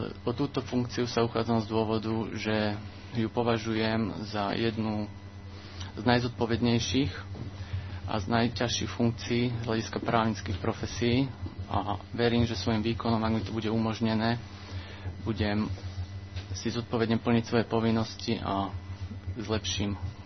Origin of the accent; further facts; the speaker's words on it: Žiar nad Hronom, Banská Bystrica Region, Slovakia; a pochádzam zo Žiaru nad Hronom.